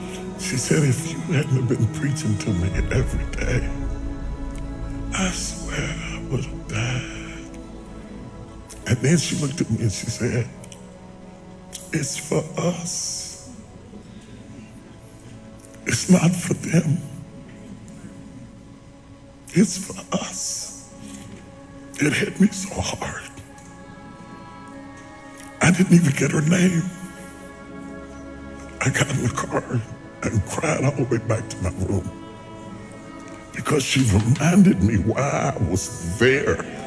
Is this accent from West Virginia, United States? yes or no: yes; West Virginia, United States; I'm a country boy. I'm from West Virginia. I don't know nothing about this big time stuff.